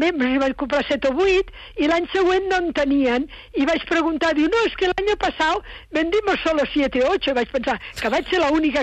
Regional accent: Valencia, Valencian Community, Spain; jo recordo quan jo era petita a València

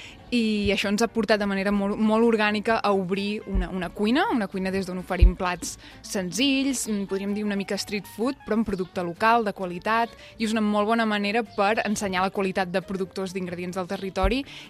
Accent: Llofriu, Catalonia, Spain; moved away as an adult; also born or lived in London; jo soc de Llofriu, com has dit, i sempre m'havia agradat molt la cervesa, però, òbviament, només havia tastat un tipus de cervesa, no? Me'n vaig anar a viure a Londres el 2009

